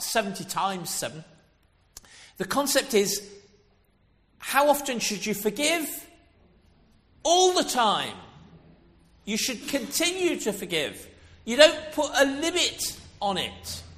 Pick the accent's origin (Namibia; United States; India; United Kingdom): United Kingdom; Coventry, West Midlands; I live only up in Exhall and have local connections. I was born and brought up in Coventry, so I'm a local lad.